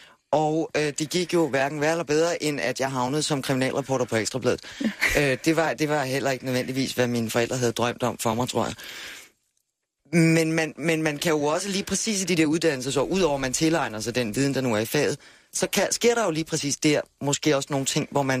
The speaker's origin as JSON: {"language": "Danish", "town": "Haderslev", "region": "Region of Southern Denmark", "country": "Denmark", "tie": "born or raised there", "said": "den slags kendte jeg ikke hjemme i Haderslev."}